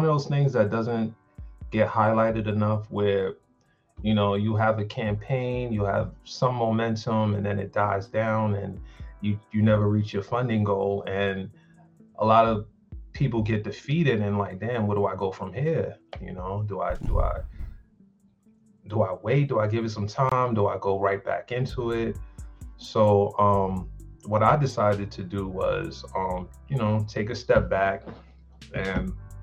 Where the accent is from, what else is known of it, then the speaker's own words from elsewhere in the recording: New York City, New York, United States; now in Richmond, United States; I'm a transplant from New York City. I grew up in Brooklyn, New York, and I've been into comics since I was a kid, man.